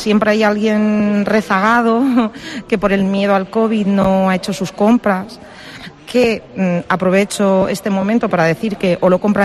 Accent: Albacete, Castilla-La Mancha, Spain; como somos de Albacete y nos apetecía volver a Albacete, pues fue como una pequeña excusa para volver a vivir aquí en Albacete

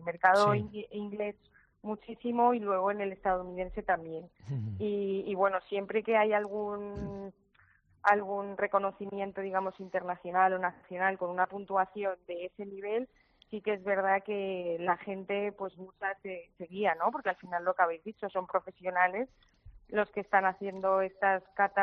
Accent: Valencian Community, Spain; como valencianos

